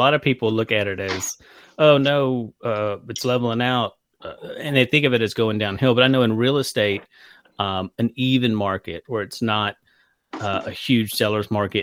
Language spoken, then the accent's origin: English; Warner Robins, Georgia, United States; also born or lived in Florida; I'm originally from Warner Robins, Georgia, which is just south of Macon. Moved around a little bit in my, late teens, early 20s. Moved down to Tampa, Florida for a little while.